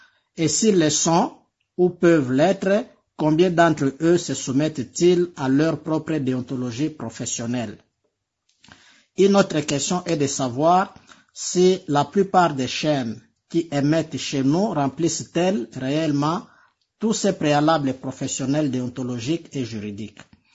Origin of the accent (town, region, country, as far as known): DR Congo